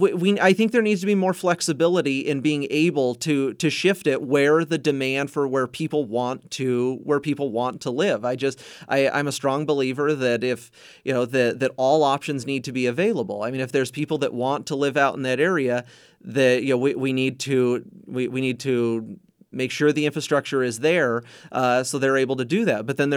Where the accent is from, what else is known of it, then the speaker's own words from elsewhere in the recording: Meade-Colbert, Washington, United States; But born and raised in North Spokane County in the Meade-Colbert area. And then that's where my wife and I live today.